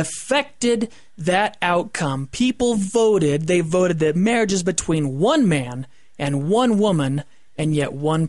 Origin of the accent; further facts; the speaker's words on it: California, United States; You're a former Californian. I was born and raised in California.